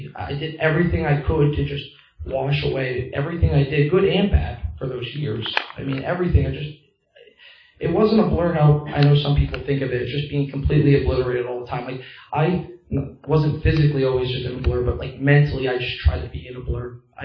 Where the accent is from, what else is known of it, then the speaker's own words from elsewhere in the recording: Coopersburg, Pennsylvania, United States; now in Quakertown, United States; I had grown up around here. I grew up in Coopersburg, and I live in Quakertown now.